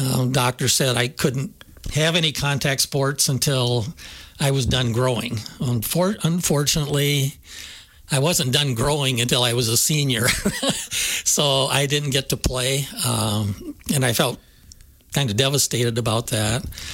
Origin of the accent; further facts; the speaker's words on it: Darlington, United States; I grew up in Darlington, where football was kind of king. I went to a one-room school.